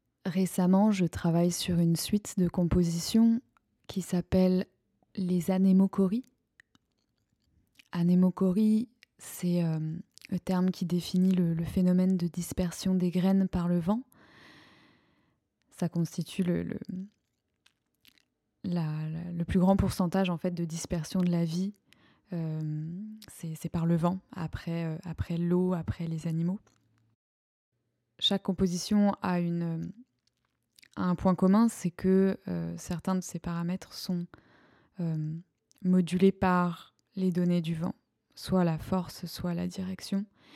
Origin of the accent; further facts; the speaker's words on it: France; born there; je suis née en France